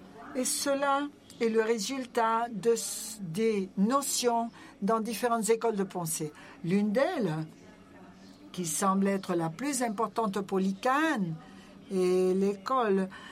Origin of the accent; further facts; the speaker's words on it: Peru; je viens du Pérou.